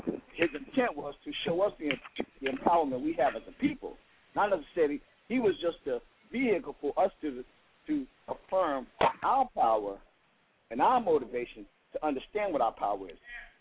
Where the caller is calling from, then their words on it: Trenton, New Jersey, United States; I'm Trenton. I'm Trenton, New Jersey.